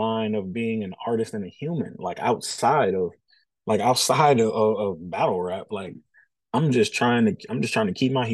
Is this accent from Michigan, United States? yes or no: yes; Detroit, Michigan, United States; Well, you know, I would say Detroit is like any other urban environment.